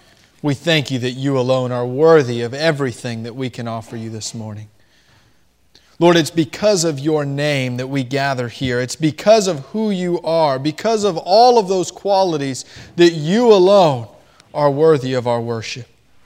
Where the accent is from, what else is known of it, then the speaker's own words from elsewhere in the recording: Florida, United States; because I am from Florida and it was cold outside.